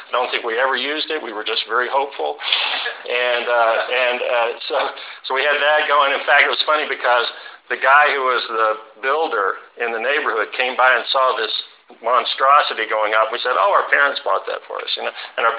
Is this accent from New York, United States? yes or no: no; East Point, Georgia, United States; also born or lived in Marietta; I was born in Georgia Baptist Hospital and then grew up in East Point, and then we moved up to Marietta.